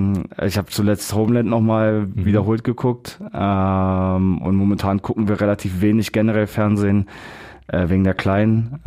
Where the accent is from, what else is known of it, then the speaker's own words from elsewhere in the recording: Berlin, Germany; Ich bin in Berlin aufgewachsen.